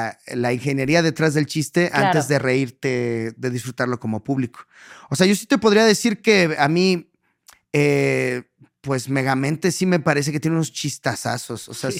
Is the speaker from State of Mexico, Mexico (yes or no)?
yes; Chimalhuacán, State of Mexico, Mexico; Miren, yo crecí en Chimalhuacán